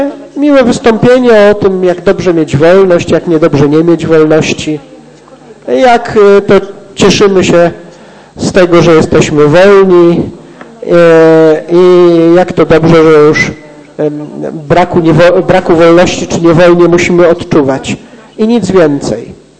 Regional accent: Poznań, Greater Poland Voivodeship, Poland; Ja to tak rozumiem jako poznaniak, jako historyk, jako były nauczyciel, jako przedstawiciel władz miejskich.

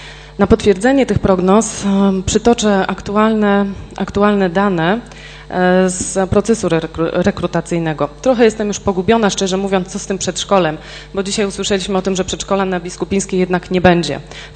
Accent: Poznań, Greater Poland Voivodeship, Poland; Jako poznaniacy jesteśmy naprawdę z niej bardzo dumni.

